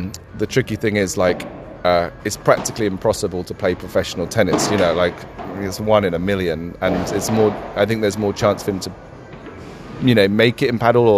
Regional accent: East of England, United Kingdom; I grew up just outside London, just by Stansted Airport, if anyone's flown in that way. It's about 30 miles from here.

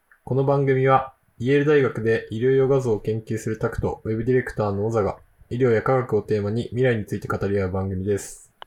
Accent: Kyushu, Japan; born there; now in Tokyo, Japan; 俺やっぱ九州生まれで、その後東京来て、あんまり雪って馴染みがなかったから、

